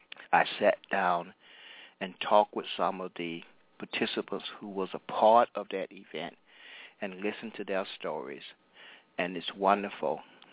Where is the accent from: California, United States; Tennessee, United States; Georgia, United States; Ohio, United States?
Georgia, United States; Stockbridge; I grew up in Stockbridge, Georgia, south of Atlanta.